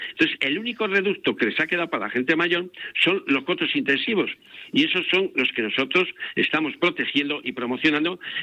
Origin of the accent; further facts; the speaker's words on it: León, Castile and León, Spain; se crearon en León, en mi tierra